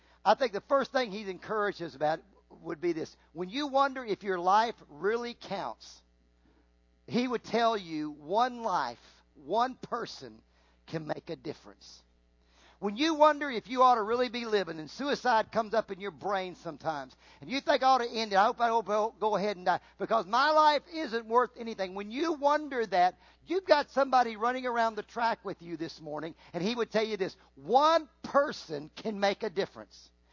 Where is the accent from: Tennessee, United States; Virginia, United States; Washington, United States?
Virginia, United States; I grew up in Virginia. We grew up in all that. I came into Louisiana.